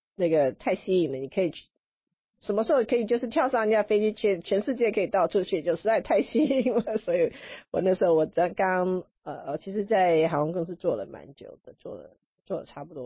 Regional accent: Hong Kong; 所以我小时候在香港，在香港读中学的时候

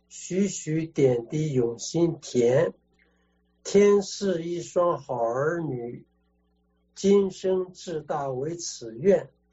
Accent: Shandong, China; 我是山东人。

